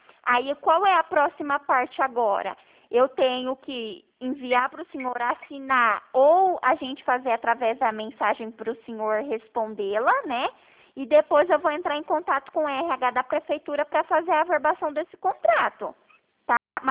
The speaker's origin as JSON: {"language": "Portuguese", "region": "Paraná", "country": "Brazil", "said": "Eu sou do Paraná, mas não tem problema."}